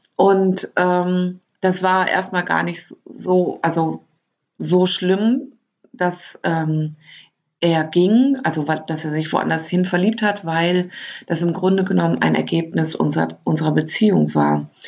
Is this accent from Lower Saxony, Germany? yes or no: yes; Lower Saxony, Germany; born there; moved away as an adult; ich bin 1972 in Niedersachsen geboren. Seit 2001 lebe ich in Baden-Württemberg, weil ich mich dorthin verliebt hatte.